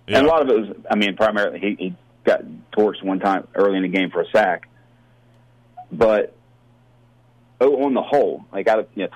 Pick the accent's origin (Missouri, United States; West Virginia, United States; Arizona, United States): West Virginia, United States; I'm originally from West Virginia, so I follow West Virginia football religiously.